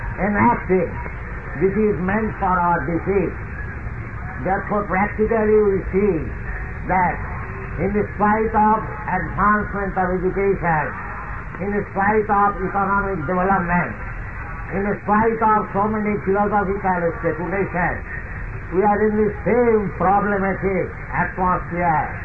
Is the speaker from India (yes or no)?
yes; India; born there; I am born in India, so I am thinking I am Indian.